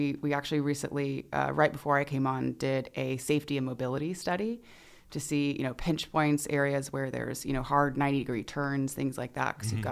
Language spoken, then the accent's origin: English; Rollingwood, Texas, United States; So I grew up in Rollingwood.